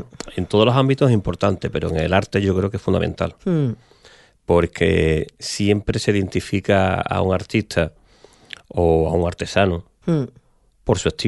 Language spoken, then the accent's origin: Spanish; El Puerto de Santa María, Andalusia, Spain; yo soy de Puerto Santa María.